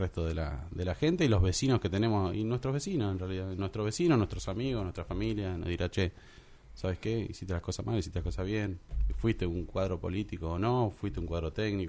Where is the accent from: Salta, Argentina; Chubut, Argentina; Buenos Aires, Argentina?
Chubut, Argentina; Comodoro Rivadavia; Yo vivo acá, nací acá en Comodoro Rivadavia. Básicamente, les cuento, o sea, yo nací en el pasaje Valdivia, ahí en el centro de la ciudad.